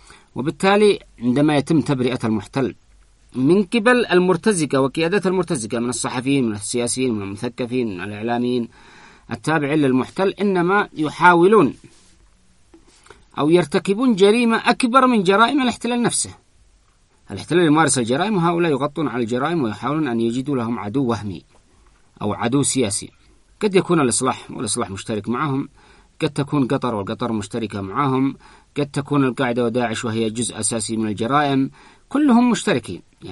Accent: Sanaa, Yemen; فكنت أنا من صنعاء

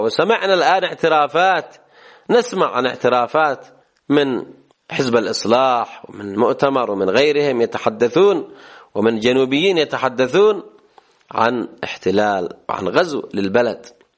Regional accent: Yemen; علينا أن نصحو كيمنيين يا أخوة

